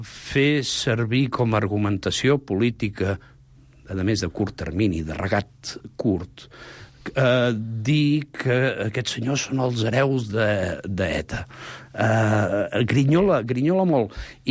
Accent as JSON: {"language": "Catalan", "region": "Catalonia", "country": "Spain", "said": "Vinc del Baix Llobregat"}